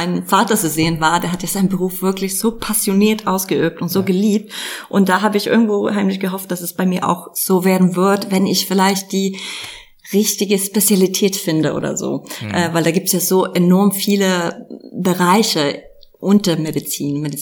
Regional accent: Uppsala, Uppsala County, Sweden; Also wenn ich an Uppsala nachdenke oder darüber nachdenke, meine Heimat, das ist einfach mit so ein positives Gefühl verbunden.

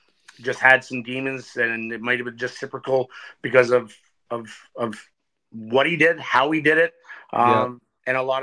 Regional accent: Ottawa, Ontario, Canada; from Ottawa, Ontario.

